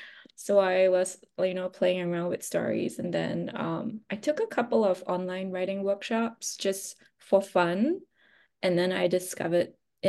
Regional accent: Singapore; born or raised there

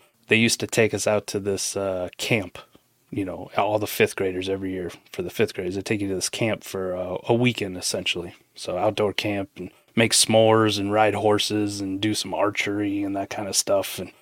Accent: Iowa, United States; You know, I grew up in the Midwest in Iowa, so winters were rough, so...

